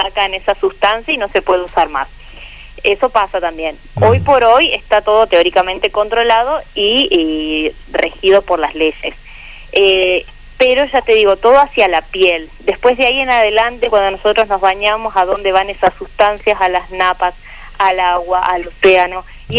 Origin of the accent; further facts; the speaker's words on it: Valle María, Entre Ríos, Argentina; pues yo en realidad soy de Valle María